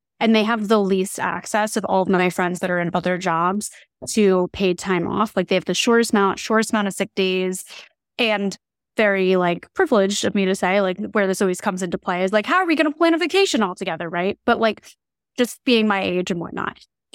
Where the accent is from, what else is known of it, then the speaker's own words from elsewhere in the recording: New Jersey, United States; And I'm originally from New Jersey.